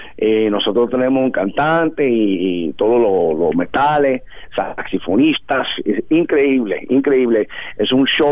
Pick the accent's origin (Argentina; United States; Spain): United States; New York; yo soy una persona de Nueva York. Yo nací en Nueva York. Nueva York es mi ciudad, el ciudad de Nueva York. Pero mi mamá vive allá en Rockland County.